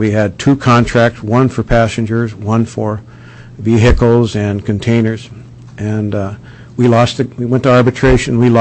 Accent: Alaska, United States; I remember I'm from Prince of Wales Island, and I used to go from Hollis down to Seattle at that time.

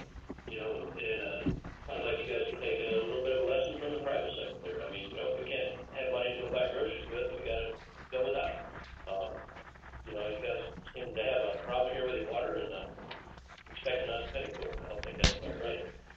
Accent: Delta Junction, Alaska, United States; I'm from Delta Junction up here.

